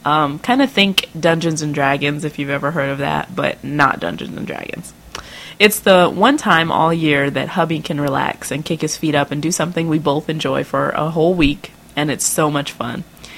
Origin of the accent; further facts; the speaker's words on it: Las Vegas, Nevada, United States; In 2 weeks, baby girl and I will be traveling to my hometown of Las Vegas.